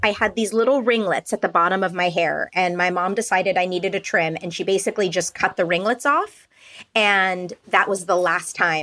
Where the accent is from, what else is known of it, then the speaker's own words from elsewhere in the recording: Calabasas, California, United States; I'm Southern Californian. Yeah. So I lived with my family. We lived in Calabasas.